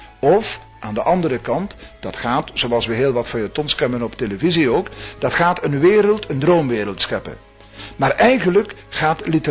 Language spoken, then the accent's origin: Dutch; Flanders, Belgium; Wij kunnen dat als Vlamingen nooit bereiken.